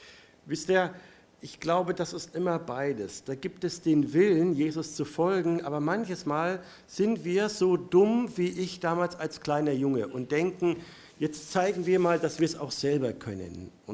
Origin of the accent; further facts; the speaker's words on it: Neuendettelsau, Bavaria, Germany; also born or lived in Neustadt an der Aisch; Und ich komme aus Neustadt an der Aisch, also auch Zentralmittelfranken, bin in der Nähe von Ansbach in Neuendettelsau geboren und da auch aufgewachsen